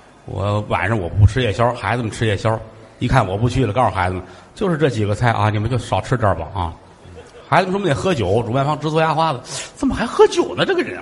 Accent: Shenyang, Liaoning, China; 我是沈阳人

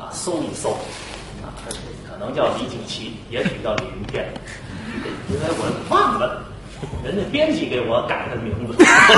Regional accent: Tianjin, China; 离北京不远，天津的事儿啊，我的老家。

